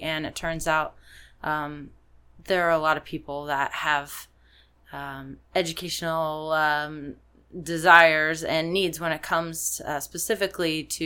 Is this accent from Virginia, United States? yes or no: yes; Quantico, Virginia, United States; born there; also born or lived in North Carolina / Oklahoma / California / New Hampshire; Actually, I was born on a military base in Quantico, Virginia. Traveled around a lot. Lived in North Carolina, Oklahoma, California, New Hampshire, Massachusetts, Georgia.